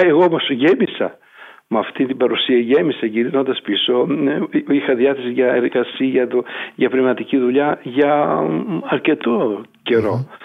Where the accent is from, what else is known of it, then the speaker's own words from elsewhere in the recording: Almyros, Thessaly, Greece; είμαι από τον Αλμυρό